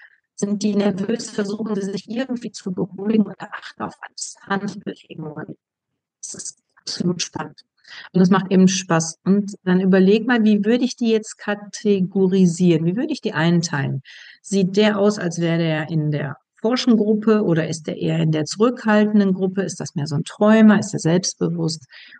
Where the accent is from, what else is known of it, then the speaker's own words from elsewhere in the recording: North Rhine-Westphalia, Germany; ich komme aus dem Ruhrpott und die meisten reden da und sagen, ne, das ist doch super, ne?